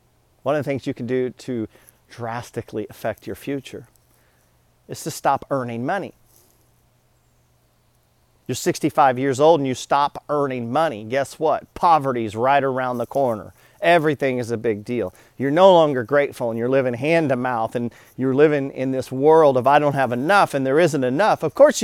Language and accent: English; United States; born there; I'm grateful, one, that I was born in America and not Iraq.